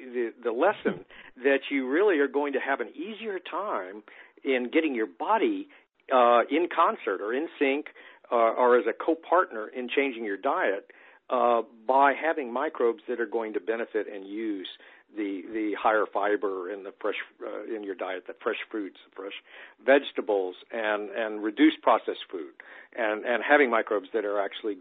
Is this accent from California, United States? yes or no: no; San Antonio, Texas, United States; So, for example, I grew up in Texas in the 50s in San Antonio and early 60s, let's say.